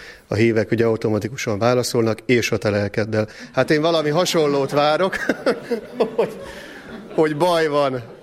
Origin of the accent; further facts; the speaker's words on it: Sümeg, Veszprém County, Hungary; now in Pápa, Hungary; több mint 16 éve vagyok itt pápán, sümegi származású vagyok, tehát most már egy kicsit talán pápainak is mondhatom, meg vallhatom magam.